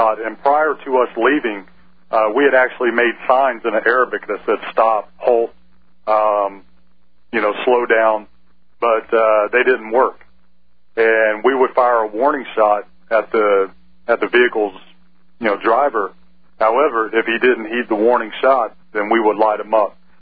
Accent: Texas, United States; also born or lived in Western North Carolina; Growing up in Texas, I had the best of both worlds. During the summertime, I would go up and visit my relatives in Western North Carolina. So I grew up in Texas and Western North Carolina.

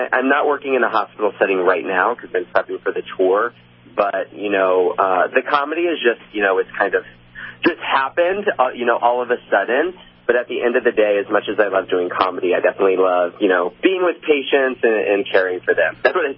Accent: Orlando, Florida, United States; It's my hometown show. I was born and raised in Orlando, live in Orlando, worked at Walt Disney World.

